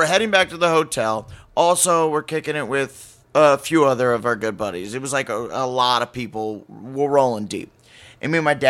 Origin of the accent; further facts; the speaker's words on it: Omaha, Nebraska, United States; So like this place is like my hometown, basically, besides Omaha. Like, I consider Omaha my hometown as well.